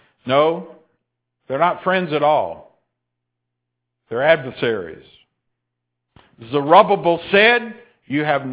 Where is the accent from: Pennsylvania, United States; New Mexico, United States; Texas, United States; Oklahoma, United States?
Texas, United States; You knew I was from East Texas before you called me.